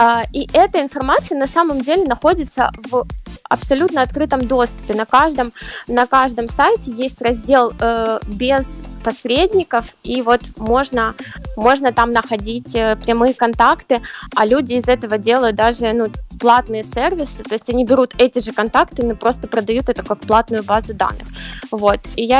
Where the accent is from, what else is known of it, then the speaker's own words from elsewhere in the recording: Dnipro, Dnipropetrovsk Oblast, Ukraine; Так, я родилась в Днепре. Здесь я выросла.